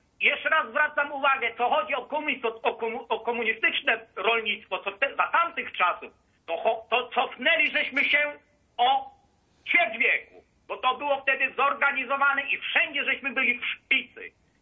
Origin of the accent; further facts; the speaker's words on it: Opole Voivodeship, Poland; tu ja z Opolszczyzny mówię